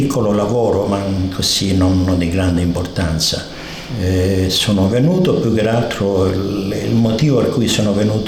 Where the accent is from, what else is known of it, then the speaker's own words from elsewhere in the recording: Francavilla, Calabria, Italy; perché non potevo certo viaggiare dal mio paese per raggiungere ogni giorno Reggio Calabria. Non solo c'era la parte da Francavilla per arrivare a Messina con l'autobus